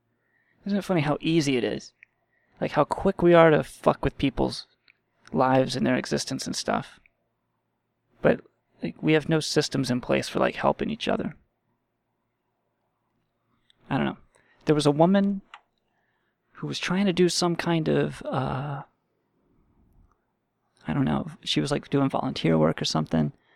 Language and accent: English; United States; born there; There's nothing special about me just because I was born here.